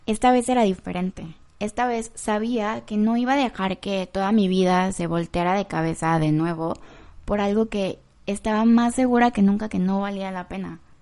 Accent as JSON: {"language": "Spanish", "town": "Acapulco", "region": "Guerrero", "country": "Mexico", "said": "Soy de México, específicamente de Acapulco, el lugar de playas bellísimas y la fiesta eterna."}